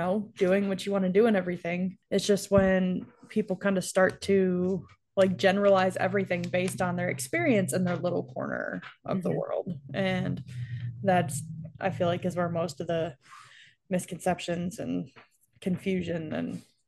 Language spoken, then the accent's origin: English; New York, United States; And that was fun, like, growing up in New York, so close to the Canadian border.